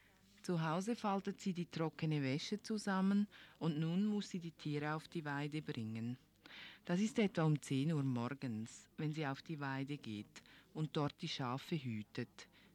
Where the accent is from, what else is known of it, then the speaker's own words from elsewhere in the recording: Guatemala; Bei uns in Guatemala gibt es Blätter, die heißen Sacmu. Ich weiß nicht, ob du die auch kennst.